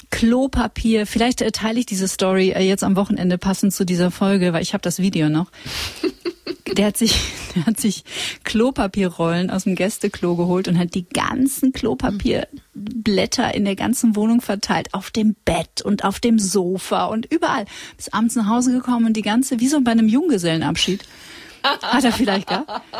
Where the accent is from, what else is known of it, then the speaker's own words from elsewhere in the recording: Witten, North Rhine-Westphalia, Germany; Und ich bin in Witten zur Schule gegangen, das ist in der Nähe von Dortmund.